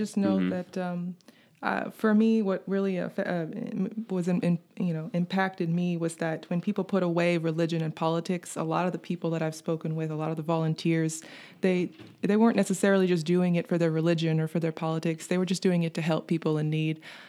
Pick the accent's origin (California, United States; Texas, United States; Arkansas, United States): Texas, United States; San Antonio; also born or lived in Austin; now in Tupelo, United States; I'm from Austin, Texas. I kind of grew up around San Antonio. I moved to Columbus.